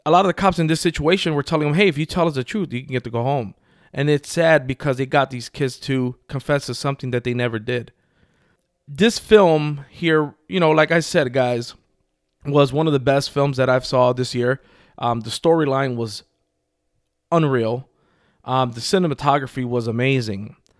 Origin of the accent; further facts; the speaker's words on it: Chicago, Illinois, United States; I grew up in Humboldt Park, Chicago, West Side.